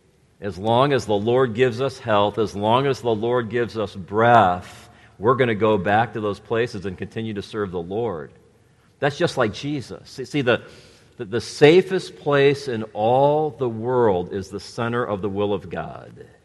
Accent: Gary, Indiana, United States; I grew up in Gary, Indiana, okay, and I'm alive to tell about it.

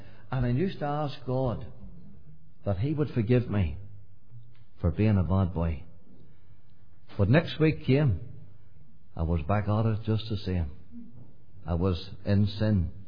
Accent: Glenanne, Northern Ireland, United Kingdom; born there; I was born in Glen Ann, and from a family of 10. There were 10 in our family, and it was not a Christian home.

